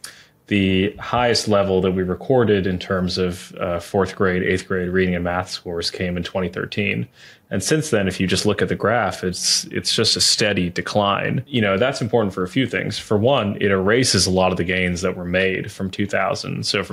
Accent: Lexington, Kentucky, United States; also born or lived in New York City; Yeah, I grew up mostly in Kentucky. I was born in Lexington, Kentucky. We then moved to New York City for a few years.

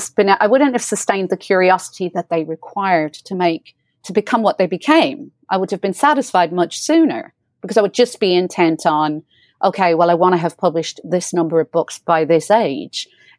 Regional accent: England, United Kingdom; born there; first language Hiberno English; I'm mixed, because I was born in England. My father was English, my mother's from rural Ireland. So I'm in that way, but I'm very influenced by the Irish language, and because that's my mother tongue, right?

